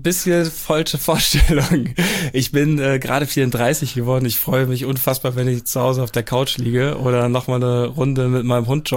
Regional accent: Schleswig-Holstein, Germany; oder entlang sogar der schönen Schlei, wo ich herkomme.

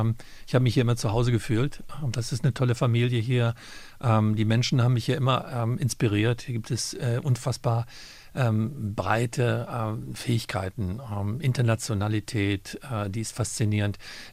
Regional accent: Solingen, North Rhine-Westphalia, Germany; Aber das habe ich in meiner Heimatstadt Solingen gefeiert.

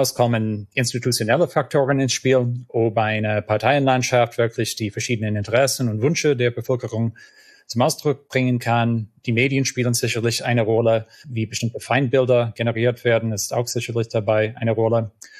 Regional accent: United States; In meinem Heimatland in den USA wäre die Frage nach dem Abtreibungsrecht vielleicht das beste Beispiel dafür.

